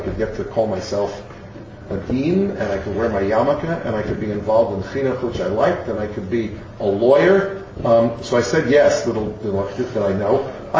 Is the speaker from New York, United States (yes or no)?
yes; Yonkers, New York, United States; I grew up in Yonkers, New York.